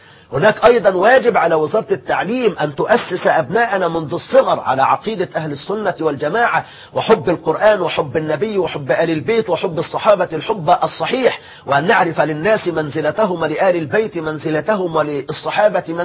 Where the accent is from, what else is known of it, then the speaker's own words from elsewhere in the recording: Egypt; أن يقي بلادنا مصر من كل شر وسوء